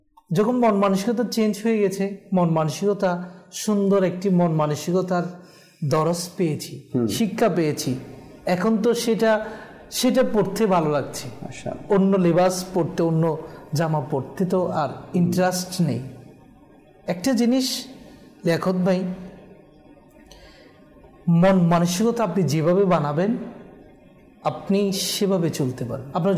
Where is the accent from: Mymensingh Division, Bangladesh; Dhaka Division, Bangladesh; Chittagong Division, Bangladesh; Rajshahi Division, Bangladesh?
Chittagong Division, Bangladesh; Rangunia; তারপর আমাদের বাড়ি তো রাঙ্গুনিয়াতে, তো গড়ের মধ্যে এসে অনেকে বলে যে আপনার ছেলেকে আজকে দেখেছি